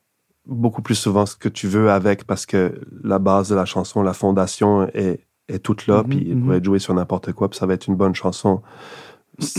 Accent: Switzerland; peut-être que c'est mon enfance en Suisse, puis d'avoir grandi autour des vaches

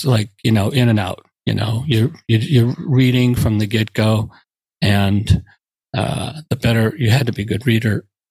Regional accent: Brockton, Massachusetts, United States; I grew up in Brockton, Massachusetts. So I used to like to call the home of the work boot. And it's like nothing. It's a blue collar town, you know?

